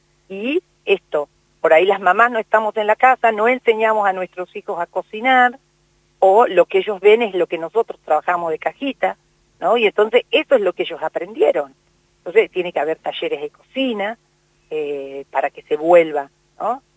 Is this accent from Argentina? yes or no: yes; Patagonia, Argentina; Yo soy también patagónica y teníamos como una alimentación más estacional.